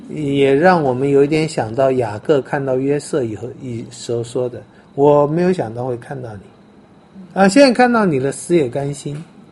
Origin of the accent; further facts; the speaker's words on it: China; 所以我们中国人死前要见一面